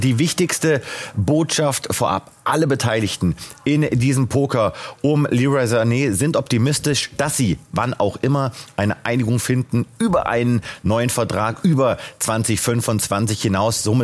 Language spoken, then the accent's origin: German; Hesse, Germany; wir kommen beide aus Nordhessen